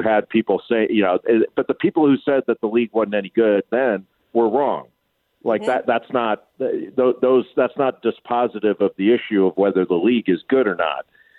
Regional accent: Rolling Hills, California, United States; I grew up in Rolling Hills, so I went to Rolling Hills High School, which is called Peninsula.

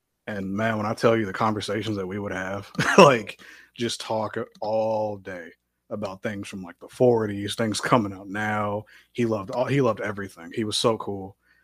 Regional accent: Cincinnati, Ohio, United States; now in Michigan, United States; I grew up in Cincinnati, Ohio, born and raised.

